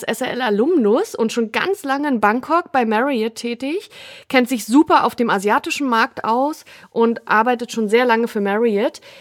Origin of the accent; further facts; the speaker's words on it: Switzerland; Und was geschah 1909 noch bei uns in der Schweiz, in Europa?